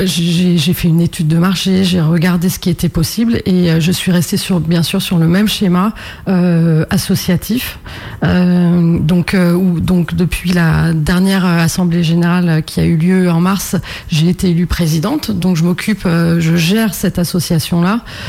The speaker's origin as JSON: {"language": "French", "town": "Noirmoutier", "region": "Pays de la Loire", "country": "France", "lives_now": "Paris, France", "said": "Moi je suis originaire de Noirmoutier, mais j'ai dû quitter Lille en effet pour commencer mes études."}